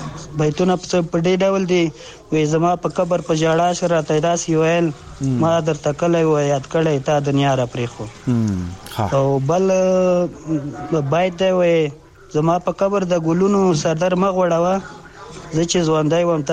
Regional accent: Bagram, Kabul, Afghanistan; د کابل بګرامای ولسوالۍ نه در سره

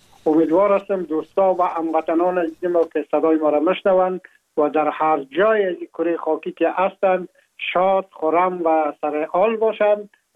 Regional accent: Afghanistan; now in France

